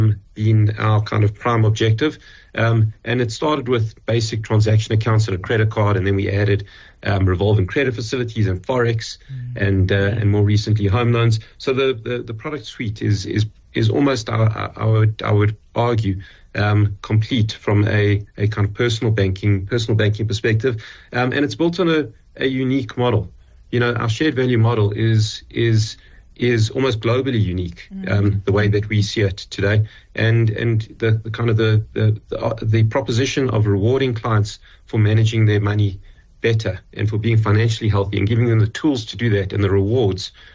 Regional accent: South Africa; where I think, you know, we often take it for granted that as South Africans, we're oper

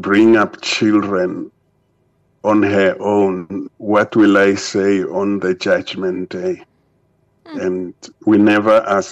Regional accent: Tzaneen, Limpopo, South Africa; I grew up in Tzaneen

